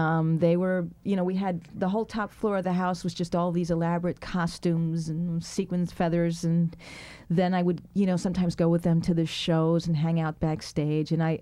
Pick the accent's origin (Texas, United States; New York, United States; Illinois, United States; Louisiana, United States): New York, United States; moved away as an adult; also born or lived in San Francisco; I grew up in New York, and Memory Tricks is set in New York in Latino teatro scene. But when I was old enough to run away from my parents, I did. I pretty much when I was 20, I moved to San Francisco.